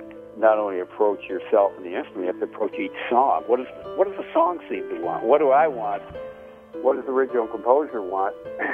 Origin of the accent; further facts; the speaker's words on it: Billings, Montana, United States; I heard that tune when I was growing up in Billings and played every winter